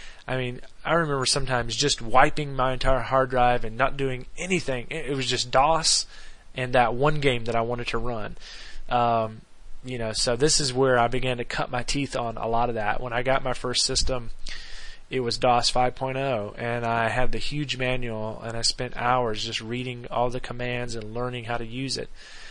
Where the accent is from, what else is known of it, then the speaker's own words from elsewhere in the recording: Myrtle Beach, South Carolina, United States; You know, where I was living, I grew up in Myrtle Beach, there were no computer game stores locally.